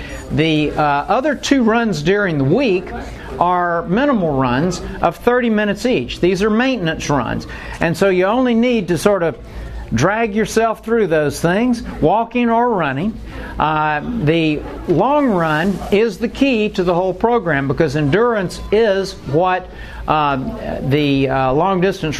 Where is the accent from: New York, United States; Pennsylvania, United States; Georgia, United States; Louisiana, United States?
Georgia, United States; Atlanta; accent: Atlanta; If you do not understand my Atlanta accent, then Suzelle can translate.